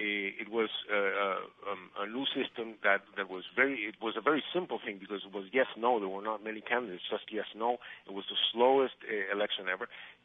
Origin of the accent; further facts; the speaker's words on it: Venezuela; English is a second language; I'm a Venezuelan. I grew up in Venezuela. I went to school in Venezuela.